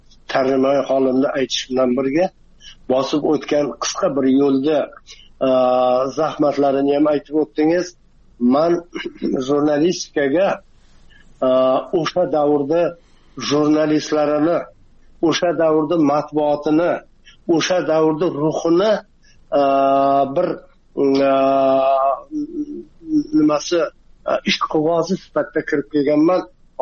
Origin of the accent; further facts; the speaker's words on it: Jizzakh, Jizzakh Region, Uzbekistan; also born or lived in Ko'rpasoy; Men Jizzaxdan. Endi Ko'rpasoyda tug'ilib, Ko'rpasoy yoppasiga ko'chirma bo'lgan, tog'larni hammasi majburiy cho'llarga ko'chgan, biz ham ko'chib kelganmiz, yana qaytib ko'chib borganmiz. Bu 50-60 yillar to'palang davri bo'lgan.